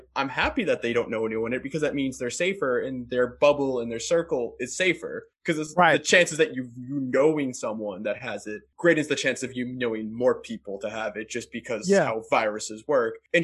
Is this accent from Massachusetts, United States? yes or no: yes; Boston, Massachusetts, United States; I was pretty ignorant of redlining growing up in the Boston area